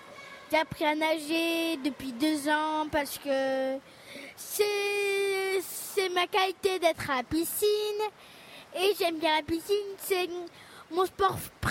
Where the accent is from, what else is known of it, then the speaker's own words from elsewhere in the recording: Brazil; French is a second language; J'aime bien aller beaucoup dans l'eau parce que moi, je suis brésilienne.